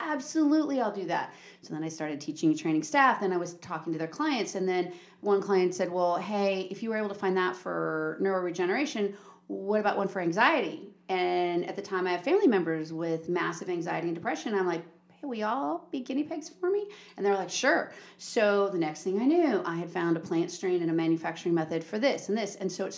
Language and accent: English; California, United States; And I'm from California. So obviously I grew up around it.